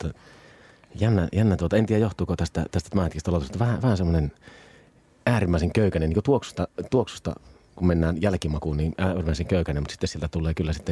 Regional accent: Tornio, Lapland, Finland; also born or lived in England; Mä oon Torniosta kotoisin.

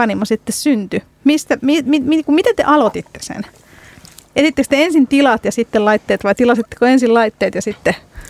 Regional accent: Hungary; Finnish is a second language; now in Finland; meillä Unkarissa, mistä minä olen kotoisin, niin siellä aina syödään kuin juodaan

